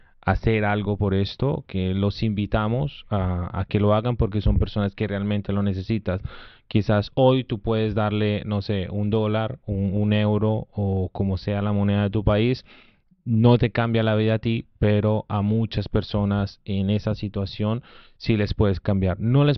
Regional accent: Colombia; cuando yo digo soy de Colombia

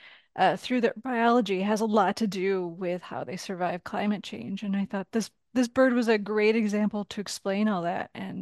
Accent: Midwest, United States; now in Portland, United States; I am from the Midwest, but I live in Portland now.

